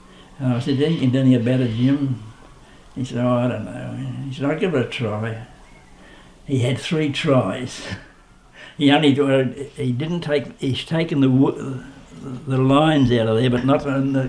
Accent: Hamilton, Victoria, Australia; So we came from Hamilton. So every holiday, we would take her and leave her in Dunkeld and go on to Hamilton

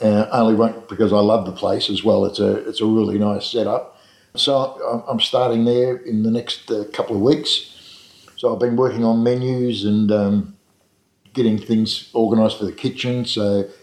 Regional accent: Carlton, Victoria, Australia; When we grew up, when I was a little kid growing up in Carlton, at the back of us, in the back lane there

